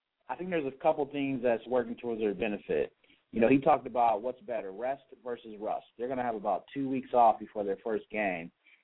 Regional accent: Kalamazoo, Michigan, United States; I'm from Kalamazoo, Michigan. A lot of folks out there listening know that.

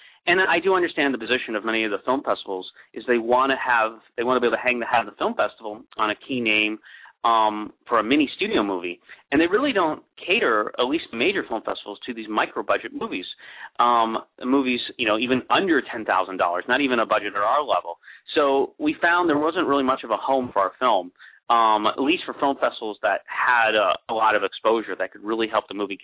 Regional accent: New York City, New York, United States; I grew up in New York City, and, I used to go to the World Trade Center with my father.

